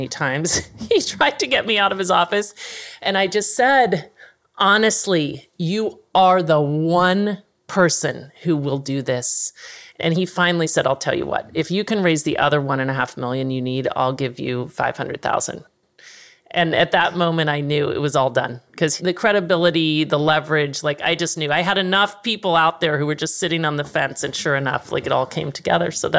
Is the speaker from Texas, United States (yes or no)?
yes; Dallas, Texas, United States; He's from Dallas. I'm from Dallas.